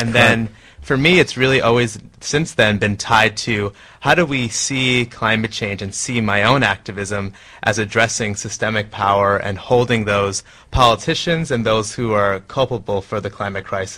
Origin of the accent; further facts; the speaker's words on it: New York, United States; I grew up in Long Island, New York, and got my start really along the shores of the Atlantic Ocean in the aftermath of Hurricane Sandy